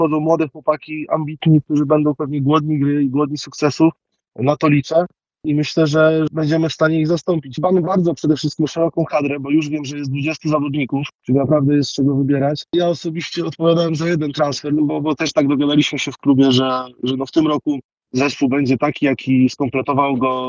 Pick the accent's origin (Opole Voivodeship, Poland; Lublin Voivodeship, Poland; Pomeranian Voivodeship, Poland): Lublin Voivodeship, Poland; Puławy; Ja wywodzę się generalnie, pochodzę z Puław. Tam też stawiałem swoje pierwsze kroki w piłce ręcznej.